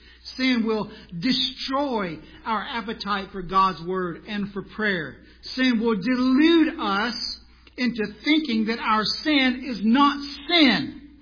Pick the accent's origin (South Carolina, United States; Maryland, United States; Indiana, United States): South Carolina, United States; I just went to South Carolina, my hometown, a few weeks ago, and took a picture of the church that I was saved in.